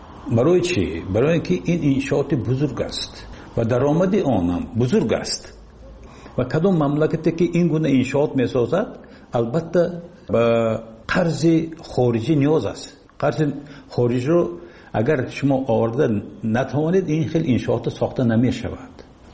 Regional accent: Tajikistan; لیکن من تاجیکستانی هستم، من تاجیک هستم.

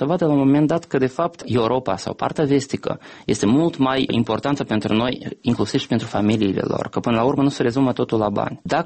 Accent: Moldova; Noi suntem moldoveni, noi vorbim moldovenește, noi trăim în Moldova.

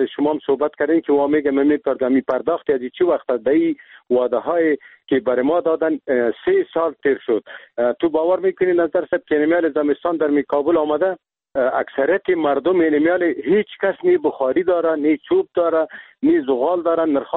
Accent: Afghanistan; ما خود مسلمان هستیم، ما افغان هستیم، از این ملت هستیم، این میجا زندگی کردیم، در میجا تولد شدیم،

